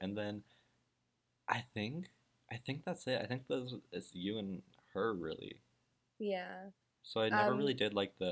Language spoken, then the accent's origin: English; United States; now in Germany; I'm an American, so I have like my home in America, but I live in Germany.